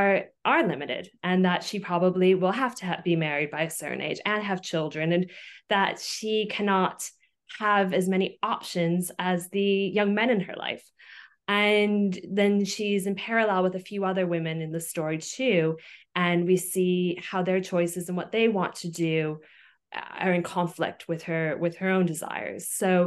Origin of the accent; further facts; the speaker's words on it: New York, United States; moved away as an adult; now in United Kingdom; Yes, I'm originally from America. I'm from upstate New York, and I've now lived in the UK, in Oxford and London, for 11 years.